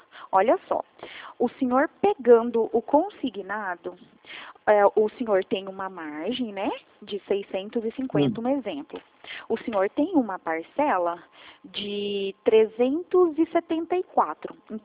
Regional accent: Northeast Region, Brazil; porque eu sou nordestina

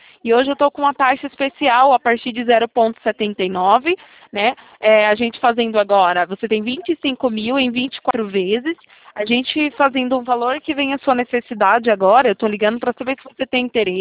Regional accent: São Paulo, Brazil; eu sou de São Paulo.

